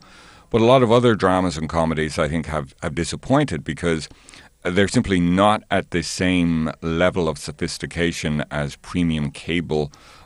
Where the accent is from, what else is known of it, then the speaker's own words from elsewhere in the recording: Ireland; At the same time, I'm originally Irish, and I recognize the Irishness of Sharon Horgan's humor.